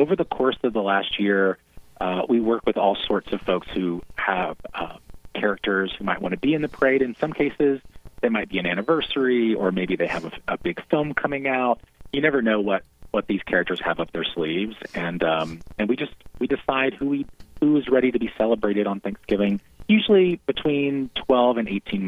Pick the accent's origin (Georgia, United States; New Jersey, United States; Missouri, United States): Georgia, United States; I grew up in South Georgia, and I watched the parade every morning with my grandmother and my mother